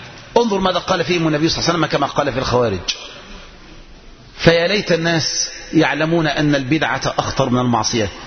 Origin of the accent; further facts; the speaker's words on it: Egypt; الآن بعض الناس عندنا في مصر وفي غير مصر يحصل تشيع بنسبة كبيرة